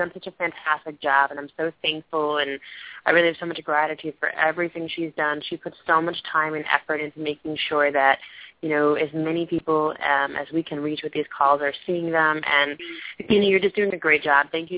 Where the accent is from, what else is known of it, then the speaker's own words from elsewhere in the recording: New Jersey, United States; born there; So, you know, I was born in New Jersey, and my parents are really, they're kind of mountain people